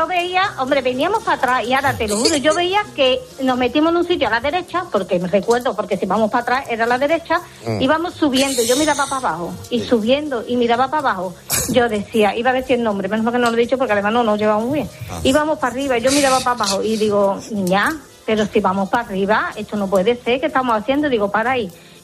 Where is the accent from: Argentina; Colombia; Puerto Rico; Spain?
Spain; Morón de la Frontera, Andalusia; sí, yo soy de Morón.